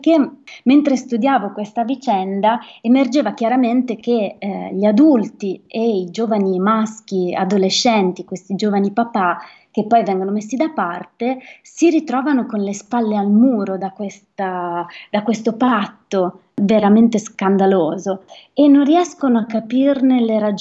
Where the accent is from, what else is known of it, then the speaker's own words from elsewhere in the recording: Friuli-Venezia Giulia, Italy; due storie legate alla mia terra, al Friuli Venezia Giulia